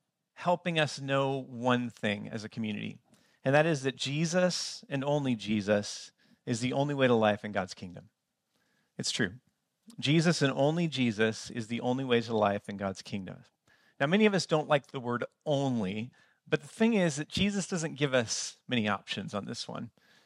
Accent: United States; it was embarrassing to me as an American with my Australian friends on how much we had.

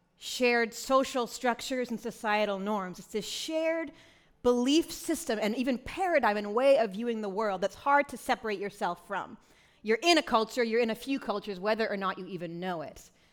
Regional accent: Scarborough, Maine, United States; It's a huge city and a very different culture than Scarborough, Maine, where I grew up.

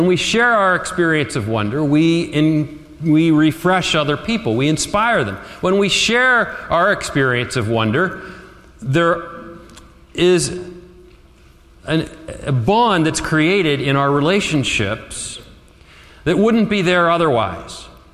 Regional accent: Pittsburgh, Pennsylvania, United States; And we're Steelers fans because we are from Pittsburgh

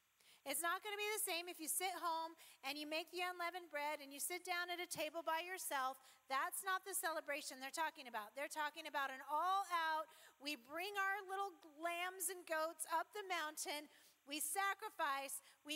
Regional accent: Bend, Oregon, United States; It's a little like in my city, I'm from Bend, and my house was about 30 seconds from Pilot Butte.

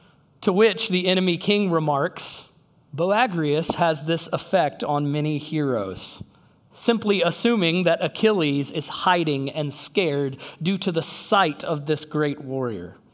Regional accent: Fuquay-Varina, North Carolina, United States; I grew up in Fuquay. I've been calling it since I was in middle school, Quaytown.

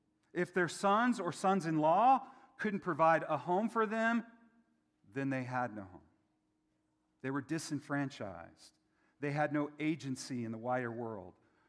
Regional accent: Albuquerque, New Mexico, United States; Now, I'm from Albuquerque. We have this thing called the International Balloon Fiesta every fall.

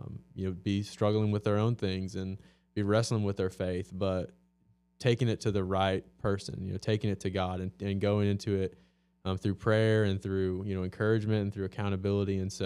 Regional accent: Illinois, United States; moved away; We are from Illinois originally, not from here. And so to have no family here, really have no friends here.

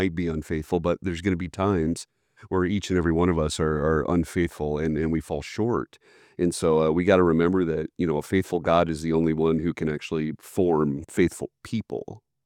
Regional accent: Gillette, Wyoming, United States; moved away as an adult; So born and raised in Gillette, Wyoming, pastored out there for 10 years as a worship pastor and associate pastor.

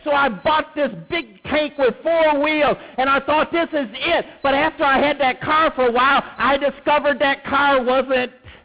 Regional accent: Michigan, United States; When I was a kid, I grew up right near St. Jean and Jefferson, right by the 5th Precinct, half a block away from the 5th Precinct.

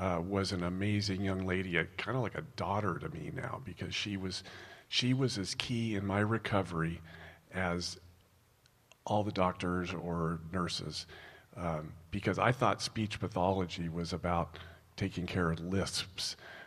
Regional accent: Huntington Beach, California, United States; to walk on the beach in Huntington Beach, which is my hometown, with my wife.

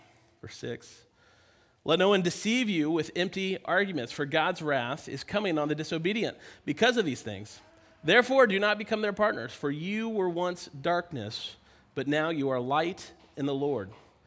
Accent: Kansas City, United States; For me, growing up near Kansas City Royals was our team.

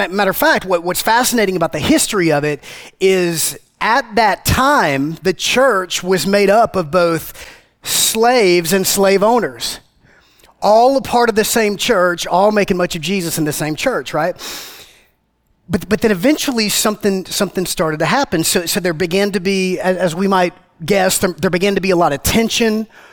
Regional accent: Macon, Georgia, United States; So we grew up in the same town, and where we grew up is both my wife and I, we're from Macon. We're from Macon, Georgia. Okay? A couple hours south of here from Macon, Georgia.

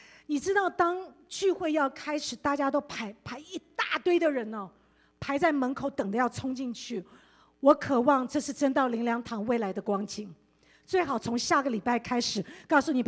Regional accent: United States; 我们美国人都说来让你先

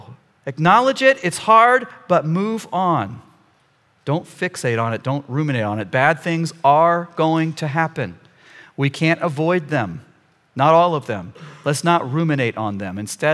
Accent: Wisconsin, United States; We came from Wisconsin, and in Wisconsin, it's the dairy state.

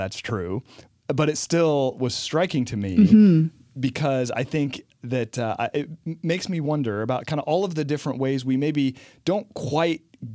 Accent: California, United States; In Placer County.

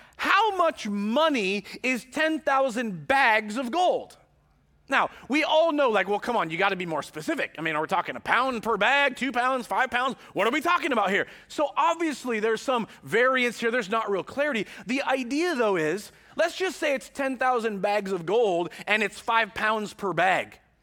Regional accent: Marysville, United States; I remember growing up in Marysville and the bulk food section at Market Foods where Grocery Outlet and Big Five are, okay, up in North Marysville.

